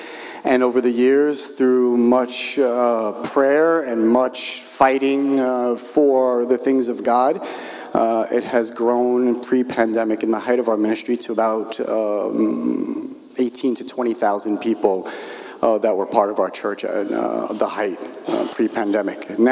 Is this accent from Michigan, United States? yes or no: no; Brooklyn, New York, United States; I'm from New York. He introduced me a little bit before, particularly if you're familiar with New York. I'm from Brooklyn.